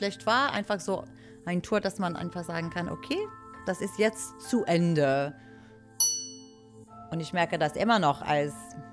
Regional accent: New York, United States; German is a second language; Ich komme aus New York, aber nicht aus der Stadt direkt, sondern ein bisschen Speckgürtel, das heißt Long Island, das ist nicht weit weg von Manhattan, aber eher so mit Häuser und ein bisschen mehr Natur umrum.

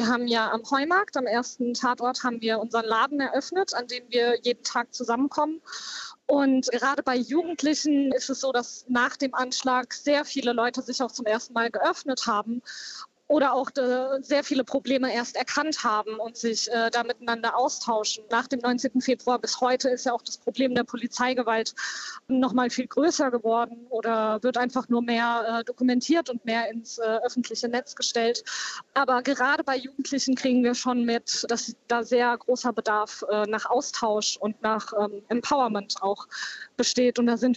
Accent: Hanau, Hesse, Germany; moved away as an adult; Ja, also ich bin in Hanau geboren und aufgewachsen, bin zwar vor 10 Jahren weggezogen, aber meine Familie lebt noch hier

